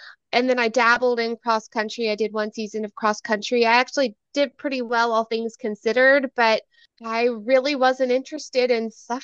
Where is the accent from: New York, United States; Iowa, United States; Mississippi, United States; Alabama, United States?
Alabama, United States; now in Virginia, United States; I am born and raised in Alabama.